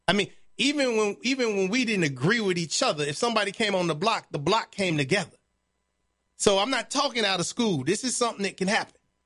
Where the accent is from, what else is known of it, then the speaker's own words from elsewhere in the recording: Chicago, Illinois, United States; the block I grew up on in Chicago, it was drugs being sold on every block except for ours.